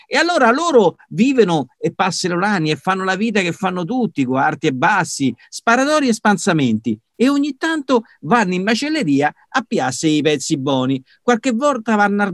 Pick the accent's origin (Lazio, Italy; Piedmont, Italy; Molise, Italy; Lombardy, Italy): Lazio, Italy; Rome; lo scrive romano perché sono romano, mi piace parlare così, certo.